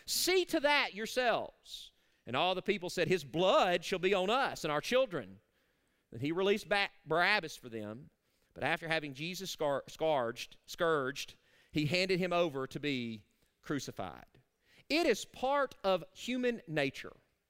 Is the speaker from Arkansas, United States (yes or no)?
yes; Arkansas, United States; You know, I'm from Arkansas, and I never got to see this famous Arkansan in concert